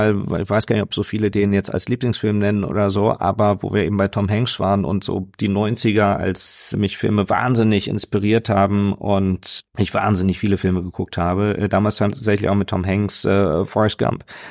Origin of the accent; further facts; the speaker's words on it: Hanover, Lower Saxony, Germany; in der Kirche aufgewachsen, in einer ganz tollen evangelischen Gemeinde, wo wirklich damals in Hannover alle Familien, die ganze Nachbarschaft war